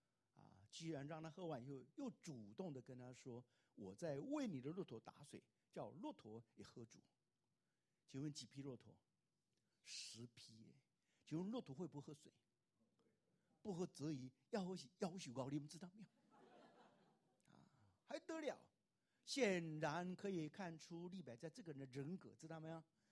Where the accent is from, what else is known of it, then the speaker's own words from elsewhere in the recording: Taiwan; 我是台湾来的学生